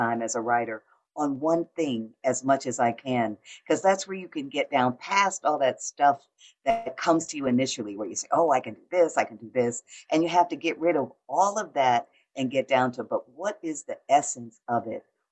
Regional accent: Detroit, Michigan, United States; moved away as an adult; now in Atlanta, United States; And I grew up in Detroit. I love Detroit. But when I got here, I was so young, I was not quite 20, so that I really grew up here.

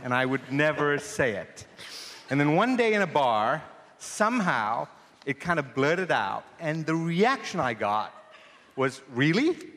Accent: Sri Lanka; now in United States; I'm from Sri Lanka, and some of us are just given one name.

